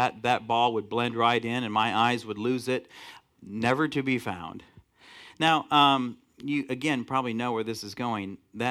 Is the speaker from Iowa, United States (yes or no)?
yes; Iowa, United States; And so growing up in Iowa, as a lot of you know who are Iowans